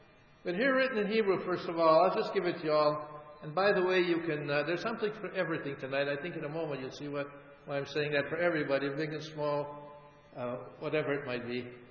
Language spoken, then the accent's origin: English; Cleveland, Ohio, United States; when I told him that I was from Cleveland, Ohio